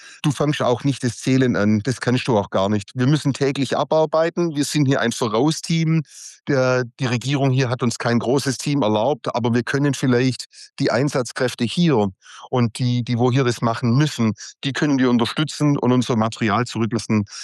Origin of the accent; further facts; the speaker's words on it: Austria; Nicht wie bei uns in Österreich, wie in Europa.